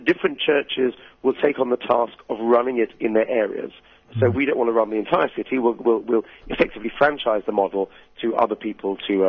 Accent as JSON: {"language": "English", "country": "United Kingdom", "said": "as a British person, I like things to be very ordered and very punctual and very straightforward."}